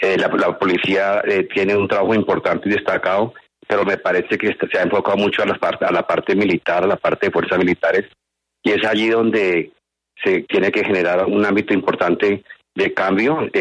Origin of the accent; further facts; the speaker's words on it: Colombia; como colombiano, como hombre de honor